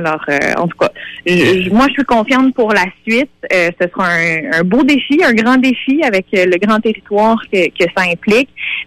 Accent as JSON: {"language": "French", "town": "Matapédia", "region": "Quebec", "country": "Canada", "said": "Je suis originaire de Matapédia."}